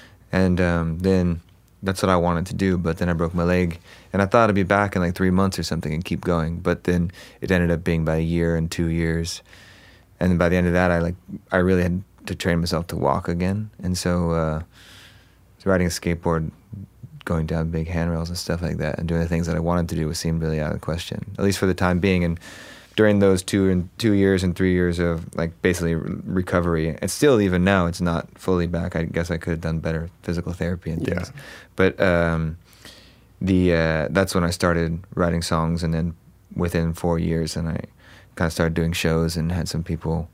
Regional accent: Huntington Beach, California, United States; Well, I grew up in Orange County, so Huntington Beach

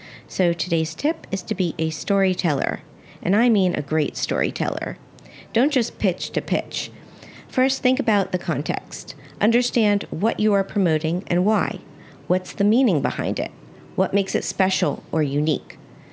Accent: Miami, Florida, United States; I grew up in Miami, so it was

